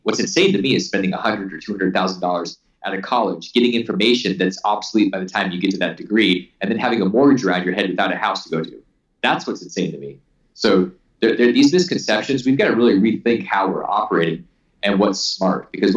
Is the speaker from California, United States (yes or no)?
no; Alaska, United States; Like, I grew up in Alaska, and you literally could be eaten when you go out of your front door